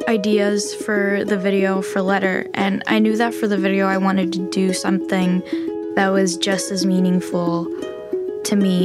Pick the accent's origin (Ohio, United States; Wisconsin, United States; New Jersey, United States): New Jersey, United States; Little Ferry; I am 18 years old, and I grew up in Little Ferry, New Jersey.